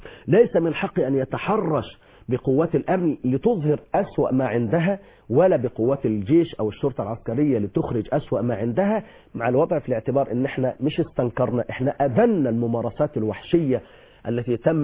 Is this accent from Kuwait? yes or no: no; Egypt; إحنا كشعب مصري